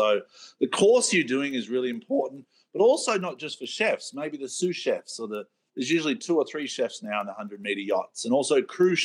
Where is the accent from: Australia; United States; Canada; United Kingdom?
Australia; Byron Bay, New South Wales; I came from, if you remember, I came from Byron Bay from a restaurant family, so father, two brothers.